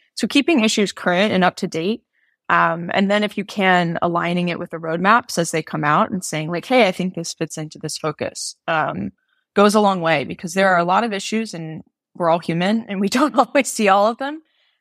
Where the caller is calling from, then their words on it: Seattle, Washington, United States; I'm joining from Seattle, Washington.